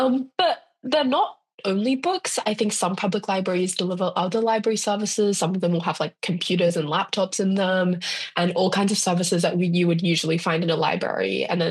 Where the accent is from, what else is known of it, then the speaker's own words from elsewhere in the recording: Sydney, New South Wales, Australia; moved away as an adult; And if you can't tell by my accent, I'm from Australia and bookmobiles are a very foreign concept to me because at least like I grew up in Sydney